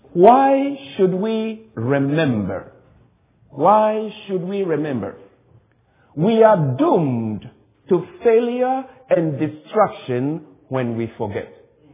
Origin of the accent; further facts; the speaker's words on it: Ghana; in my home country of Ghana, West Africa.